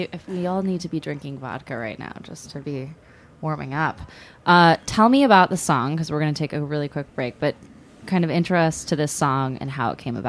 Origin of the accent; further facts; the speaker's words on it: Austin, Texas, United States; I'm from Austin, so I'm incredibly biased